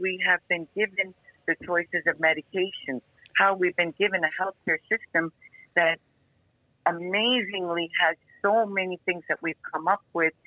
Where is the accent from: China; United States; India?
India; I'm originally from India